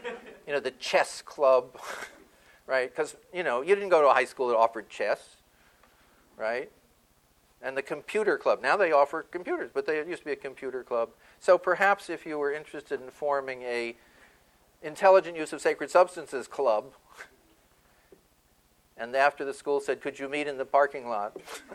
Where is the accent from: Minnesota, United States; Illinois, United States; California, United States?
California, United States; Los Angeles; Because I grew up predominantly in Los Angeles, and I think I'm a Native.